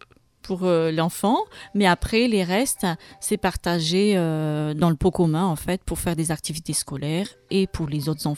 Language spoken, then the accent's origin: French; Madagascar; moved away as an adult; now in France; comme moi je suis malgache. Donc maintenant, bon, je suis française et que quand j'étais à Madagascar, j'ai vécu 28 ans à Madagascar. Et quand je suis retournée en 2006